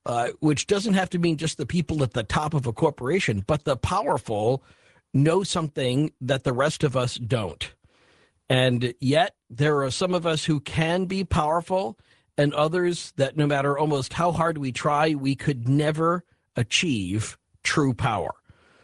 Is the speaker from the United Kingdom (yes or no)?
no; United States; as an American, I don't get to Canada enough. As somebody from the United States